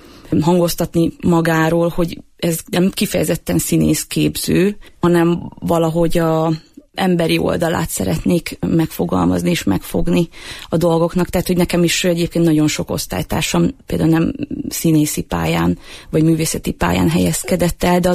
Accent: Gyomaendrőd, Békés, Hungary; Én Gyoma Endrődi vagyok.

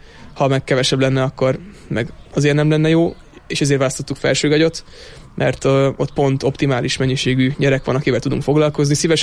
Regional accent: Budapest, Hungary; Budapestről származunk egyébként.

